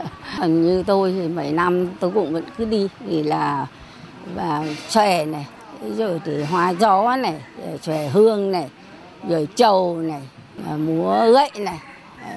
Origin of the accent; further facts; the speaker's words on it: Bang La, Yên Bái, Vietnam; Năm nay là tôi 88 tuổi, mà tôi sinh ra ở đất Bằng Là này, ở ngay cái xứ đồng cái đàn này. Người ở đây, lấy chồng ở đây